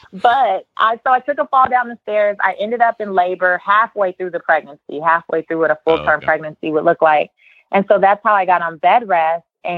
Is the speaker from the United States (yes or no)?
yes; Los Angeles, California, United States; I grew up in Leimert Park in South Central Los Angeles.